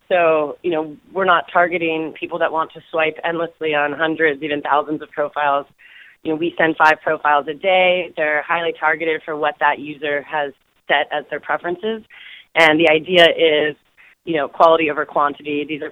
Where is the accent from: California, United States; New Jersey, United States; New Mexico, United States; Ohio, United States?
California, United States; especially I'm from Silicon Valley, I would say me and most of my friends who start companies are pretty poor.